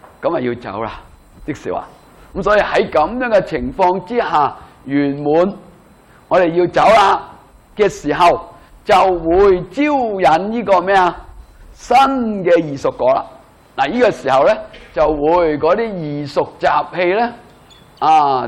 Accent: China; 这个看法呢都影响着我们中国人去理解这个概念

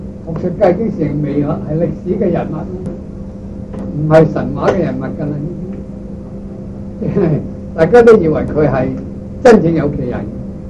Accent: China; 我哋中國人咧

